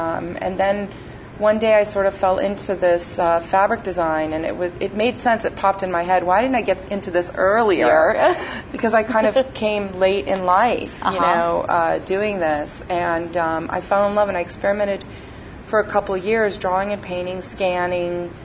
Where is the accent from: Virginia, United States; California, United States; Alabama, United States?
California, United States; Hollywood; And so I grew up in Hollywood, and my family very much encouraged the arts.